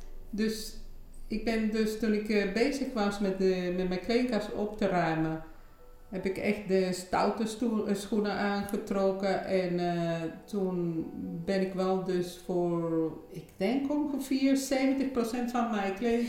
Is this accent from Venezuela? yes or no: yes; Caracas, Capital District, Venezuela; now in Netherlands; Ik ben geboren en getogen in Caracas, Venezuela. Ik ben, 31 jaar geleden ben ik al geëmigreerd.